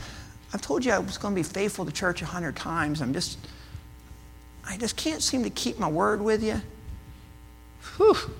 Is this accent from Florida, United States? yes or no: yes; Florida, United States; And I'm from Florida, okay? So I like swimming.